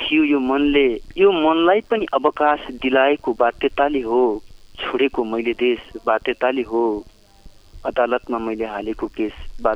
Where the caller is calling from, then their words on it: Dailekh, Karnali Province, Nepal; दैलेखको सातला 28 नगरपालिकादेखि